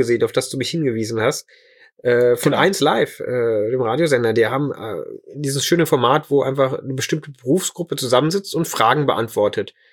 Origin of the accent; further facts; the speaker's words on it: Northern Germany, Germany; meine erste Karnevalssitzung als Norddeutscher hier in der Gegend